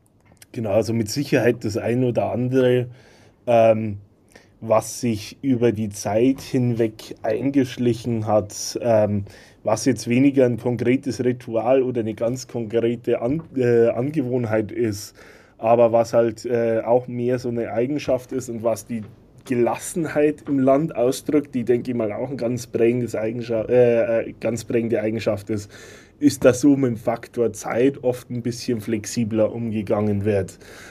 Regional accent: Bavaria, Germany; now in Ireland; so als Bayer

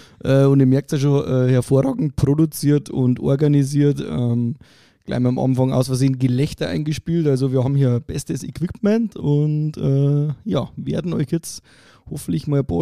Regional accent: Nandlstadt, Bavaria, Germany; Ich bin 29 Jahre alt und wie die Mary auch gebürtiger Nandlstädter und verbinde natürlich mit meinem Heimatort alles, was positiv ist.

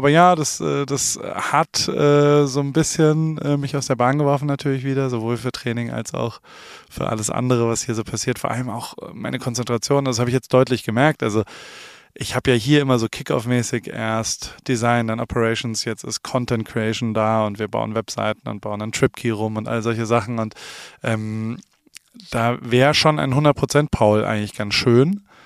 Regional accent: Germany; now in United States; Ich bin kein Amerikaner, ich bin Deutscher hier zu Gast, ich bin Alien, so ist mein Fachbegriff, auch ein Legal Alien.

